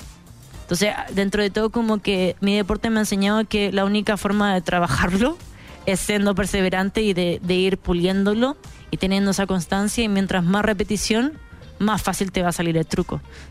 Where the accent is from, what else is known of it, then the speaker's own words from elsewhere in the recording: Chile; como chileno, igual somos muy privilegiados en cosas de pasaporte